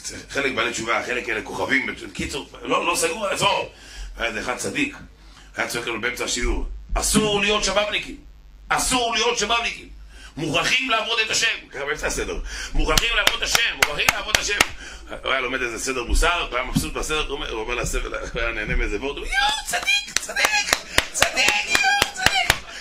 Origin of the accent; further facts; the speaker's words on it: Holon, Tel Aviv District, Israel; אני באתי מחולון.